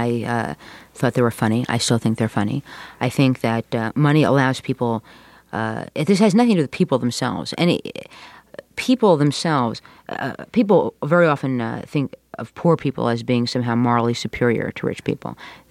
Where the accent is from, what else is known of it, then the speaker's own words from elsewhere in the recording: Morristown, New Jersey, United States; I didn't grow up in New York. I grew up in New Jersey. I grew up in a town called Morristown.